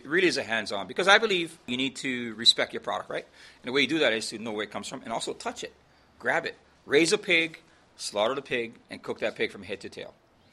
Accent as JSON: {"language": "English", "region": "Hawaii", "country": "United States", "said": "Well, I'm from Hawaii originally, and you know, I've worked all over the world."}